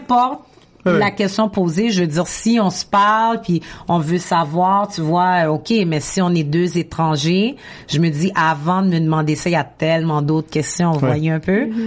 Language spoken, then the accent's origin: French; Montreal, Quebec, Canada; born there; que je suis née au Québec, Montréal, pour être plus précise